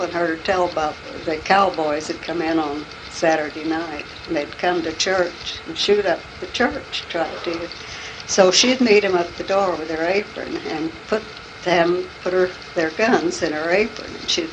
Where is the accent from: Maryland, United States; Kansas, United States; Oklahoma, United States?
Oklahoma, United States; Tulsa; born there; Well, I was born down on North Main Street where the old Katy rail tracks go through.